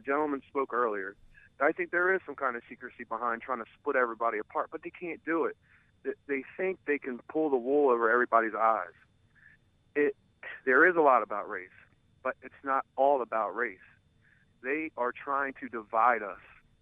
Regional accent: Baltimore, Maryland, United States; And I'm from Baltimore, and I guess you could say I'm a Caucasian male. I guess, well, actually Mediterranean, but Caucasian.

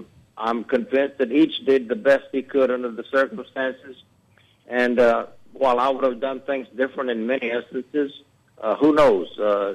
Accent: Louisiana, United States; Johnson, of course, is from Texas. I'm from Louisiana.

